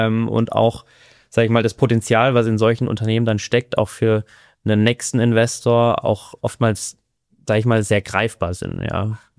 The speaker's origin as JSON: {"language": "German", "town": "Kufstein", "region": "Tyrol", "country": "Austria", "tie": "born or raised there", "said": "Ich bin ja in Kufstein aufgewachsen in Österreich. Bin dann vor Corona habe ich meinen Abschluss in Kufstein gemacht, habe die Matura dort absolviert"}